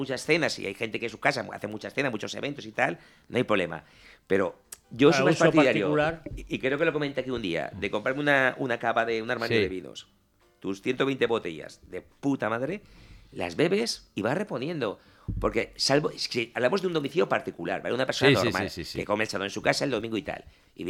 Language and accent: Spanish; La Rioja, Spain; yo soy de Rioja, soy de Ribera y de ahí no lo saco.